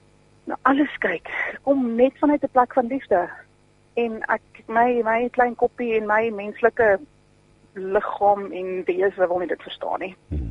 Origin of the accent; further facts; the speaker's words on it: Gauteng, South Africa; ek is nie van Oudtshoorn nie, ek kom aanvanklik van Transvaal af.